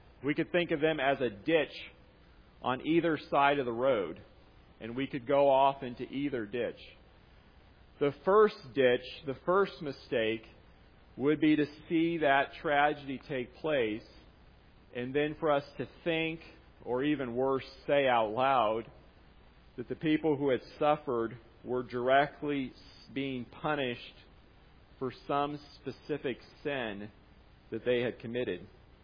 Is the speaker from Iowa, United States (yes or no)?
yes; Iowa, United States; now in Michigan, United States; went through my home state of Iowa, causing damage, swung through my new home state of Michigan